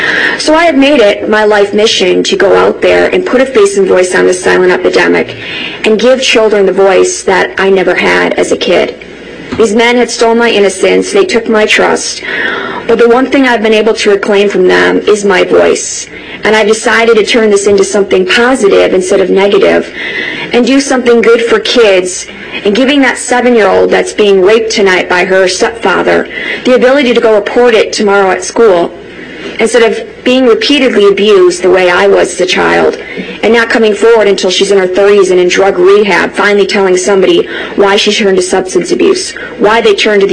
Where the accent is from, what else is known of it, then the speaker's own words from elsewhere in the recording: Illinois, United States; In my home state of Illinois